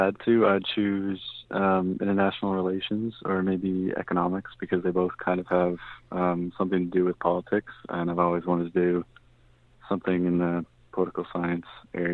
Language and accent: English; Fredericton, New Brunswick, Canada; I come from Fredericton and my high school had solar panels on it.